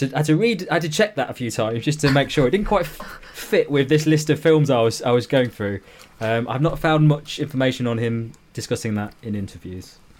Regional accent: United Kingdom; bearing in mind that I grew up in the United Kingdom

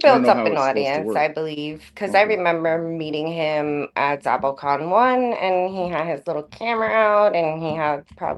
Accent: New Jersey, United States; Literally, first of all, I'm from New Jersey.

